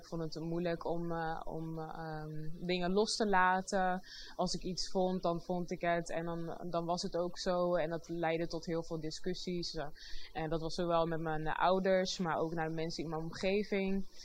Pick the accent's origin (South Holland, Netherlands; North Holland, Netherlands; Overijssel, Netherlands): South Holland, Netherlands; Rotterdam; ik ben 29 jaar oud, ik kom uit Rotterdam.